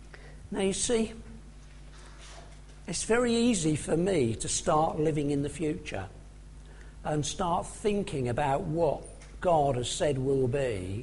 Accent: England, United Kingdom; Now, I was born in England and I've always lived in England, so I'm not very familiar with names that come from other cultures.

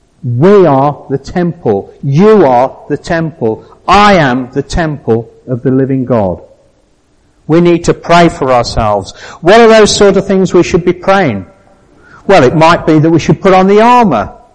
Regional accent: England, United Kingdom; Or probably a bit more subtle, because obviously I'm English.

